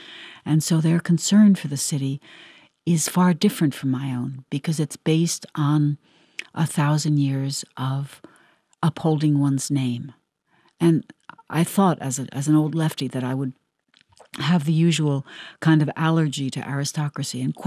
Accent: United States; And I thought, this is it, that I, as the American, think that the idea of people engaging in some sort of a sexual activity in public is an offense to public decency

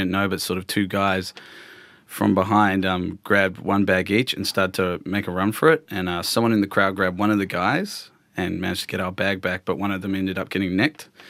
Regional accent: New Zealand; And we're from New Zealand, which is like anywhere you can get to the beach in like an hour.

